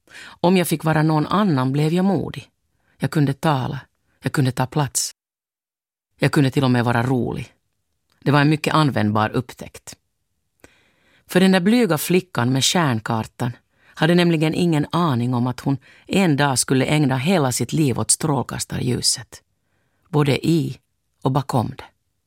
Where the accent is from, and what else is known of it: Finland; born or raised there